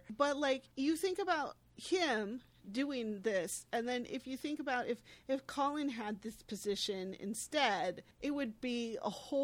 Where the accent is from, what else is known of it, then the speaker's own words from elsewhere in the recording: United States; Because I'm an American, I don't really understand the nuances of the political cabinets here